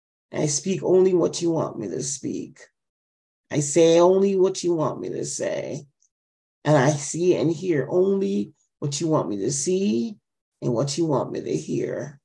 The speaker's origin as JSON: {"language": "English", "country": "Jamaica", "tie": "born or raised there", "said": "When I was growing up in Jamaica, and I see my father with this carrier."}